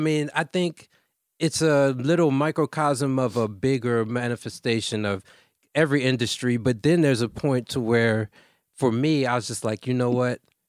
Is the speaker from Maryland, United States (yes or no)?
yes; Baltimore, Maryland, United States; I'm from Baltimore, Maryland.